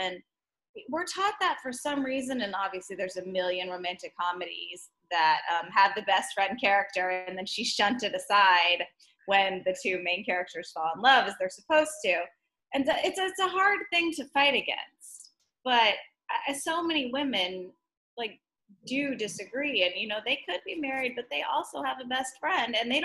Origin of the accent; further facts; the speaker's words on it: Texas, United States; I was raised in Texas, which is, you know, Southern values and traditions